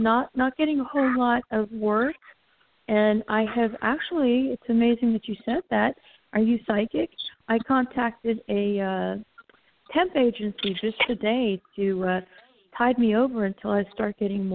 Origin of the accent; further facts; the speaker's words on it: Florida, United States; I'm also from Florida.